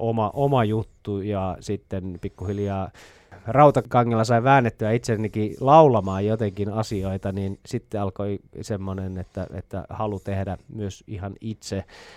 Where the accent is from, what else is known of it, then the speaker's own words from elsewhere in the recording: Vaasa, Ostrobothnia, Finland; no täältä Vaasastahan mä kotosin